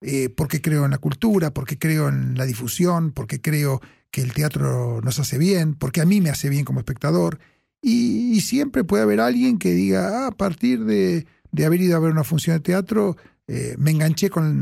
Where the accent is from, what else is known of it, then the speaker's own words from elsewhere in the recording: Lomas del Mirador, Buenos Aires Province, Argentina; also born or lived in Mataderos; En Lomas de... nací en Mataderos